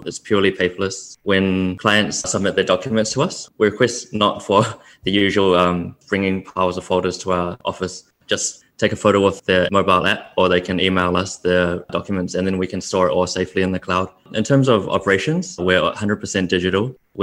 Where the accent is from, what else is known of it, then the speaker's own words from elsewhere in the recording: New Zealand; now in Singapore; I've been in Singapore for about 6 years now. I was originally from New Zealand.